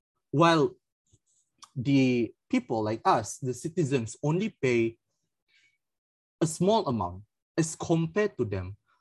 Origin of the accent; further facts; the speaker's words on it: Malaysia; which we all basically take for granted as Malaysian